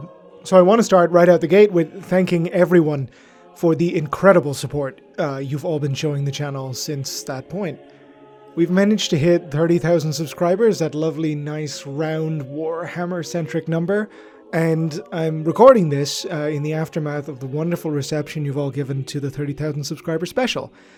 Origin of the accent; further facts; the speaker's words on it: Dublin, Leinster, Ireland; moved away as an adult; now in Toronto, Canada; I am from South County Dublin in Ireland originally, in case you can't tell, although I live in glamorous Toronto, Ontario these days. I happen to be one of those post-global recession emigrants that every Irish person knows